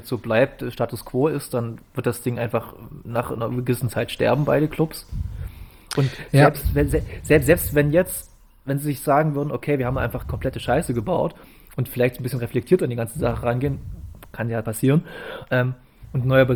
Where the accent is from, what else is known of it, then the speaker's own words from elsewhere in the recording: East Germany, Germany; Und ich als Ostdeutscher